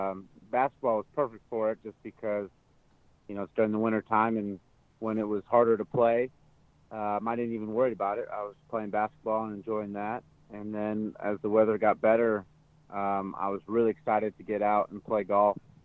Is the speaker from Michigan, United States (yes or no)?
no; Denver, Colorado, United States; I was fortunate enough to grow up playing at Cherry Hills Country Club. We joined there when I was about 11 years old.